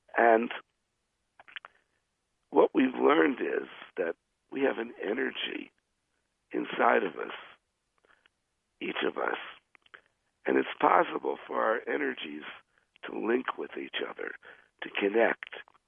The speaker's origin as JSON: {"language": "English", "town": "Philadelphia", "region": "Pennsylvania", "country": "United States", "tie": "born or raised there", "said": "because I was brought up in Philadelphia. I was brought up in, I guess, a somewhat contracted middle-class family."}